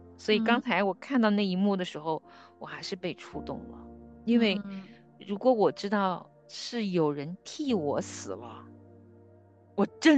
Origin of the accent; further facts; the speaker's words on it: China; 我自己在中国的乡下长大